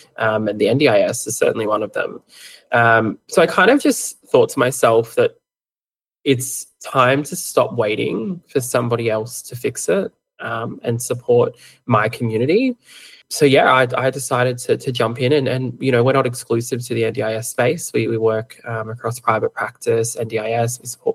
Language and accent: English; Hawkesbury, New South Wales, Australia; So I actually grew up on Dara Country in foster care, which was a fun time, and later stages in foster care with my grandparents. So that's out in the Hawkesbury of Western Sydney.